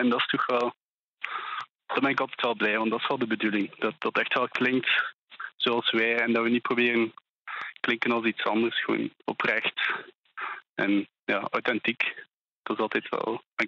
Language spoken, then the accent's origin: Dutch; Flemish Region, Belgium; We zijn allemaal uit het Gentse. Dus ja, allemaal een beetje daar rond. Deinzen, Oudenaarde, Sint-Amandsberg en zo.